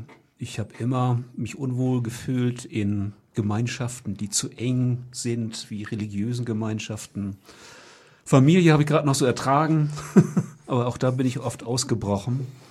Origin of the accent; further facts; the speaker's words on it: Kiel, Schleswig-Holstein, Germany; Ich war unlängst in meiner Heimatstadt Kiel.